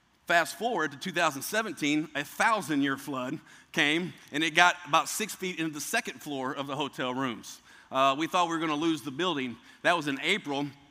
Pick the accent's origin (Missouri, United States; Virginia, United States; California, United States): Missouri, United States; I'm from Southeast Missouri now.